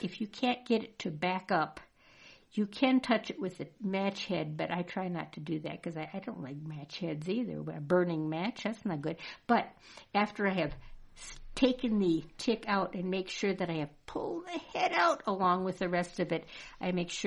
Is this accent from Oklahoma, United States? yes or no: no; Wisconsin, United States; But I remember May apples being quite prolific when I was growing up in Wisconsin.